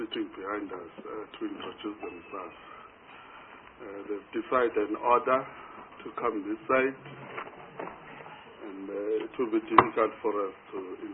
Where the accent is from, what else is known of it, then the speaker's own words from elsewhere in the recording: KwaZulu-Natal, South Africa; I come from KwaZulu-Natal